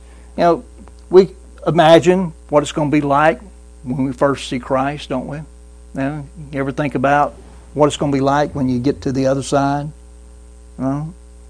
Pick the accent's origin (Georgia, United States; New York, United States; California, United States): Georgia, United States; Brunswick; I remember growing up in Brunswick, Georgia, and when we were growing up, school always got out at 3:15.